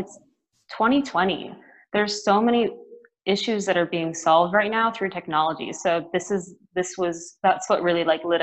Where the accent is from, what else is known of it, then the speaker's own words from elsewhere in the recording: Irvine, California, United States; I come from Irvine, California in SoCal.